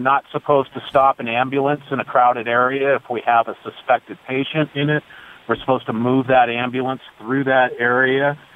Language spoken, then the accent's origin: English; New York, United States; moved away as an adult; now in California, United States; I live in California, and I'm a transplant from New York. I'm a Vietnam vet.